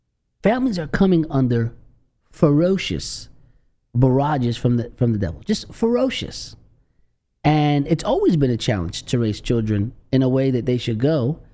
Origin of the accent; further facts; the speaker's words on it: New Jersey, United States; I grew up in Jersey, you know, and I was watching all these shows like Little House on the Prairie